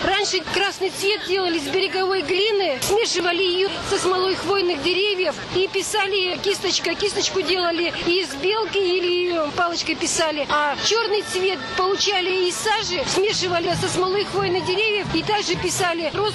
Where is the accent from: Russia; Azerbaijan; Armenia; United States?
Russia; Vologda, Vologda Oblast; На ярмарку в город Кадников я приехала из города Вологды.